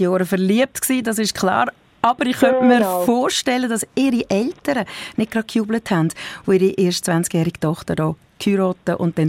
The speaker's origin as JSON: {"language": "German", "country": "Switzerland", "lives_now": "New Zealand", "said": "Und bei uns in der Schweiz meldet man sich ja vorher an."}